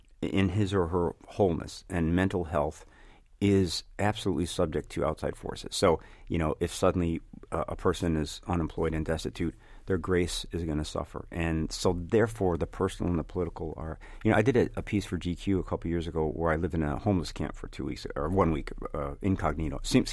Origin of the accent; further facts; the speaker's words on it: Illinois, United States; growing up outside of Chicago, knowing that all the stuff was going on just a few miles away, was very kind of politicizing.